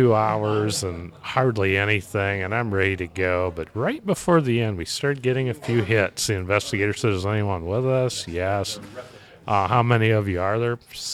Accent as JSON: {"language": "English", "region": "Ohio", "country": "United States", "said": "I said, well, my grandson, Connor, and I are from Ohio."}